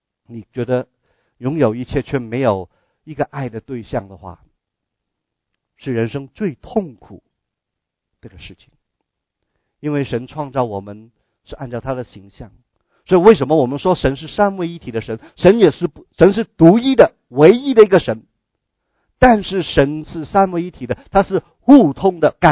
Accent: Guangdong, China; first language Cantonese; Chinese is a second language; 我们以前我讲不讲普通话，我是广东人，我讲广东话。

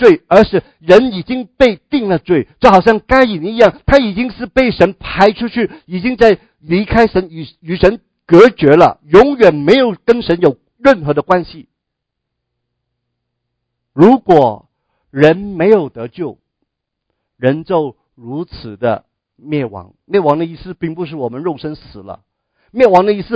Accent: Guangdong, China; first language Cantonese; Chinese is a second language; 我们以前我讲不讲普通话，我是广东人，我讲广东话。

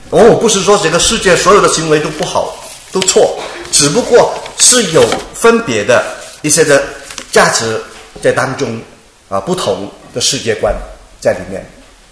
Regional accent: China; 我们中国人吃饭是怎么吃的？不是现在哈，过去我们中国文化哈，我们吃饭是怎么吃的？

